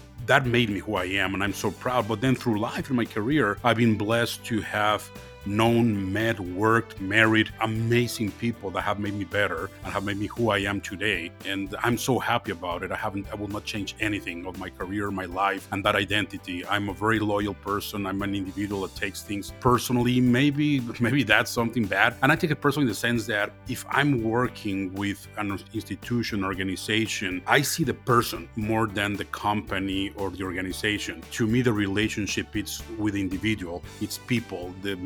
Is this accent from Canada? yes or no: no; Mexico; now in Tucson, United States; a Mexican national that has adopted Tucson as my hometown.